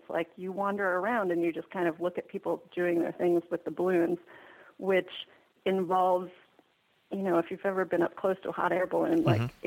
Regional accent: Albuquerque, New Mexico, United States; But it's funny because I grew up in Albuquerque, and of course I hated it. It was totally boring, and I couldn't wait to leave.

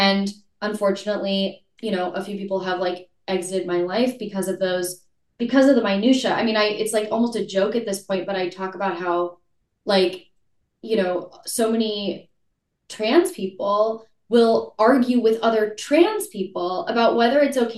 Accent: California, United States; I'm a Californian.

